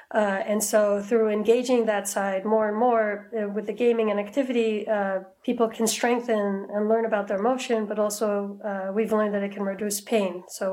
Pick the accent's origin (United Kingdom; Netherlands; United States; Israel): Israel; Ramat Gan, Tel Aviv District; So I grew up in Ramat Gan in Israel. It's right off Tel Aviv.